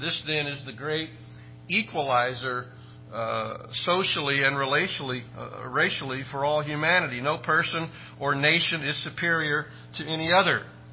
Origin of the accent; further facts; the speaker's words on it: Nacogdoches, Texas, United States; born there; This is why I was born in 1961 in Nacogdoches, Texas.